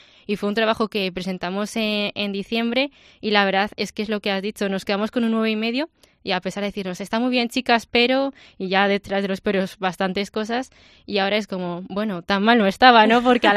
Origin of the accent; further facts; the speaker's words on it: Valladolid, Castile and León, Spain; somos cuatro vallisoletanas que estamos aquí